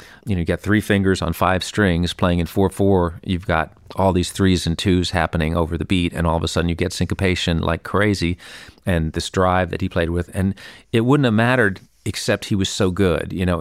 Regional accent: New York City, New York, United States; I grew up here in New York City and on 100th Street, West End, and then I heard the banjo on the Beverly Hillbillies

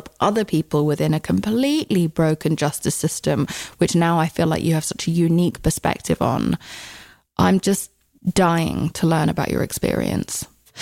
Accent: United Kingdom; I, as a Brit, had a lot of questions.

